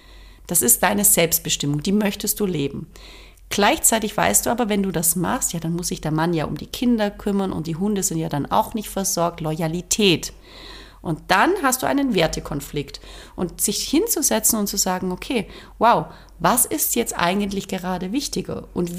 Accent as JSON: {"language": "German", "region": "Baden-Württemberg", "country": "Germany", "tie": "born there", "said": "Ich bin gebürtige Schwäbin"}